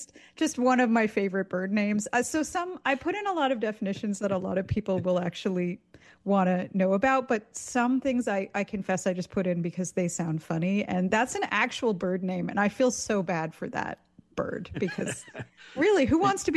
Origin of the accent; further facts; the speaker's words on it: Canada; now in United States; So I grew up in Canada, and in Canada we say that white-throated sparrows say, "Oh, sweet Canada," and then I moved to the States